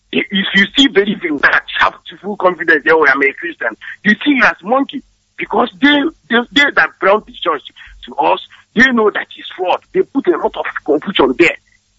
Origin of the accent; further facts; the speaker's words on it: Orere, Anambra, Nigeria; from Orere, Agua Taluku Government in Biafra Land.